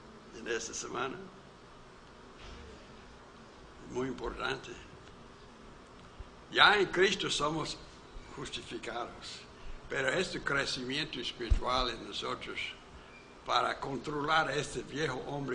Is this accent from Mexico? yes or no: yes; Yucatán, Mexico; moved away; Yo vine acá hace 53 años, ¿verdad? Pero yo soy yucatejano